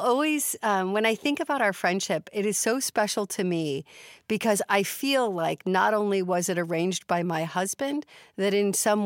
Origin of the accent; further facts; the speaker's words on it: Chicago, Illinois, United States; I grew up in Chicago.